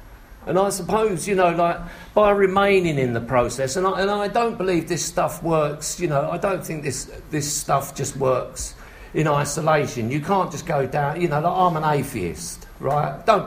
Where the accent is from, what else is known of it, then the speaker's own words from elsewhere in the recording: London, United Kingdom; I try not to swear. I am from South London, so if I do, please forgive me.